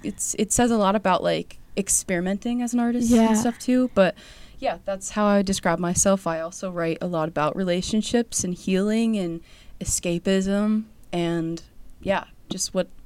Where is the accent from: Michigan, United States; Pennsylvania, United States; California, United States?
Pennsylvania, United States; now in Chicago, United States; And everyone where I grew up mostly in Pennsylvania was like Penn State or like Pittsburgh